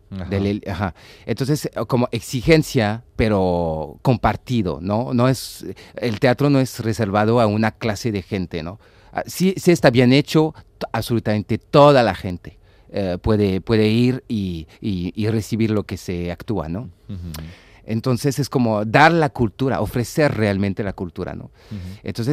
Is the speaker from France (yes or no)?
yes; France; Yo soy francés.